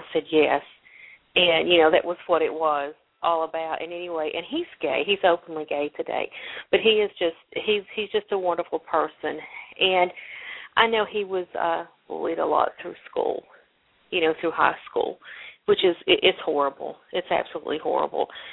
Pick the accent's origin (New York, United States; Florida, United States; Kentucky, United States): Kentucky, United States; I grew up in Eastern Kentucky where homosexuality is not looked upon too much.